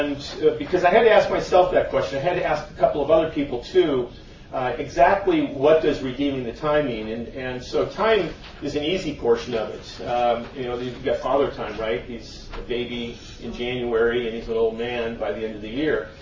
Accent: Arizona, United States; and I'm from Arizona!

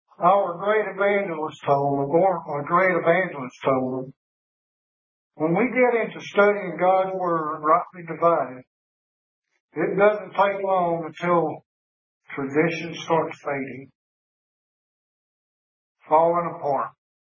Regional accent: South Carolina, United States; from South Carolina.

